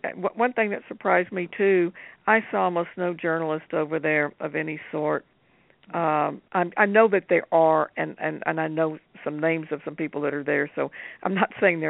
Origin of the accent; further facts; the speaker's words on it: Texas, United States; I, being a Texan, hear more about it probably than you do.